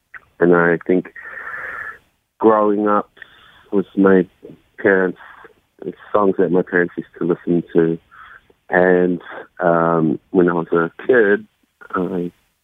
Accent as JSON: {"language": "English", "region": "Nelson", "country": "New Zealand", "tie": "born or raised there", "also_born_or_lived": "Porirua", "lives_now": "Wellington, New Zealand", "said": "So I was born in Porirua, and then I grew up in Nelson, Mr. Nelson. There aren't many Samoans in Nelson"}